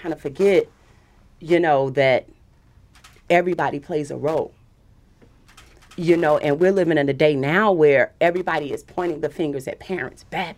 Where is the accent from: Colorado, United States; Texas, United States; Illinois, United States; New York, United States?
Illinois, United States; Woodlawn; Growing up in Woodlawn, a lot of the things that I see today, I saw back in the 70s and in the 80s as a little girl.